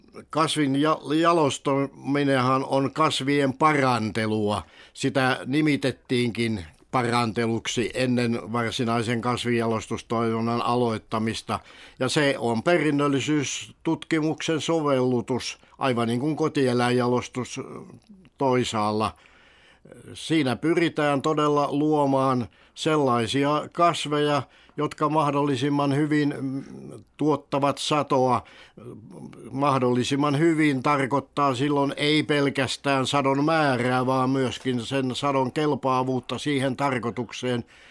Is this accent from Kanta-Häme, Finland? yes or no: yes; Hauho, Kanta-Häme, Finland; also born or lived in Helsinki; äiti palasi Hauholle sukulaistaloon ja minun kanssani ja sai sitten järjestymään minulle kasvatuskodin sieltä Hauhon Lehtelän kylästä